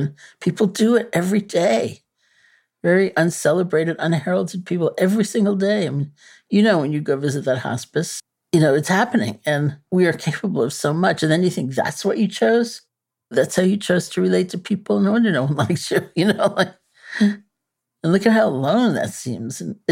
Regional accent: New York City, New York, United States; I mean, I'm a New Yorker, you know, born and bred.

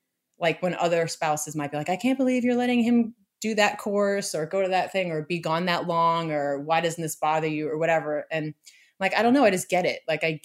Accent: Massachusetts, United States; I grew up just outside of Boston and I love Massachusetts

